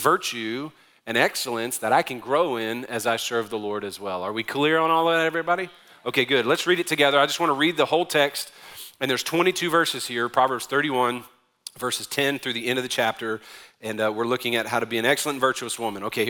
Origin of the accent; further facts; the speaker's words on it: New Orleans, Louisiana, United States; I'm from New Orleans. I don't even believe in snow or cats.